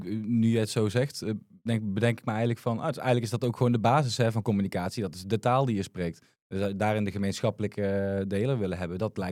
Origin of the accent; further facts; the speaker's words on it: Netherlands; maar wat zijn de valkuilen die wij als Nederlanders hebben in een multiculturele samenleving?